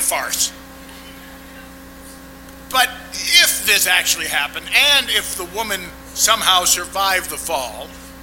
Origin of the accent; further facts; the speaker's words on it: Massachusetts, United States; And I come from the Berkshire Hills, many of you know that. So I have a different experience of New England than many of you.